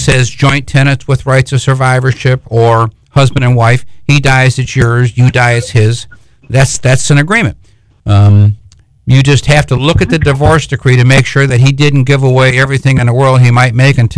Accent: Michigan, United States; I'm from Michigan originally, and if I never see that again, it's too soon.

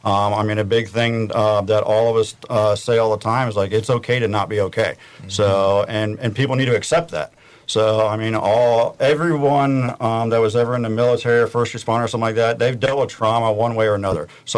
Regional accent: Vero Beach, Florida, United States; I grew up down here in Vero. I'm from here. Went to high school, so same as my wife.

